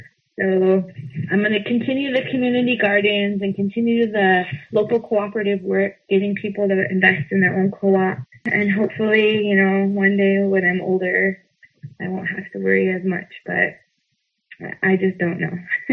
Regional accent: North Dakota, United States; So I'm from North Dakota, and we're battling with all of these really ridiculous laws

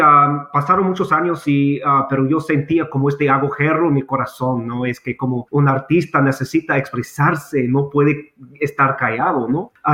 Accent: United States; Spanish is a second language; soy nacido y criado aquí mismo en Estados Unidos. Español no es mi primer idioma, yo tenía que aprender como los demás en la preparatoria

